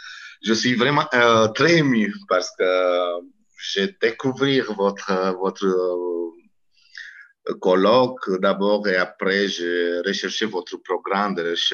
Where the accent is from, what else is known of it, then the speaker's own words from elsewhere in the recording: Craiova, Dolj, Romania; born there; French is a second language; Nous, en Roumanie, à Craiova, je suis né à Craiova